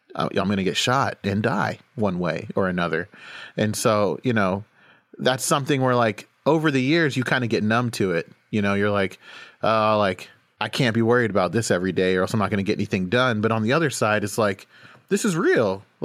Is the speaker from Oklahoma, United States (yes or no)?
yes; Oklahoma, United States; You know, you grow up where I grew up in Oklahoma, where there was a lot of violence